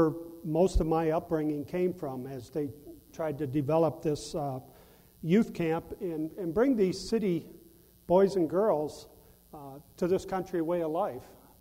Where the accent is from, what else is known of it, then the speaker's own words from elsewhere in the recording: Detroit, Michigan, United States; born there; I was born in Detroit, Michigan, in 1954.